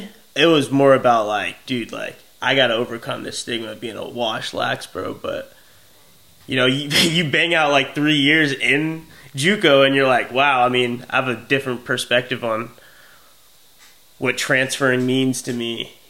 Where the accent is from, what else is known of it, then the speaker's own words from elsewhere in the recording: Virginia, United States; I grew up in Virginia, so like, dude. I grew up playing with, like, a lot of big names.